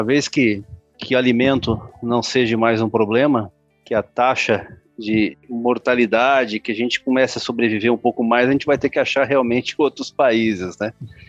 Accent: Brazil; Bom, assim, eu sou brasileiro, né

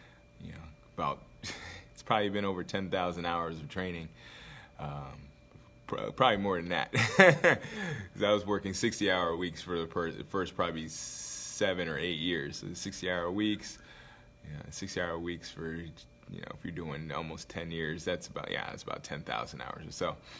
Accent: Anchorage, Alaska, United States; So anyways, I am from Alaska, Anchorage, Alaska. I went to high school in Anchorage, Alaska. From there, I moved around a lot because I was a military brat, but I ended up going to high school in Alaska, so I call that home

